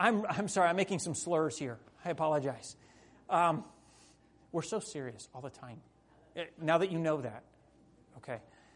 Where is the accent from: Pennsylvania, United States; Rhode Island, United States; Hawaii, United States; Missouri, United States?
Pennsylvania, United States; Allentown; my wife Laura. I grew up in Allentown, Pennsylvania. I grew up in a pastor's home.